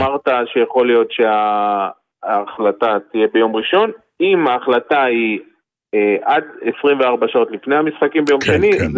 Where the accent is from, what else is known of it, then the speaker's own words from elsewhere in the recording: Rehovot, Central District, Israel; born there; now in Rishon LeZion, Israel; היום גר בראשון, כן, אבל יליד רחובות.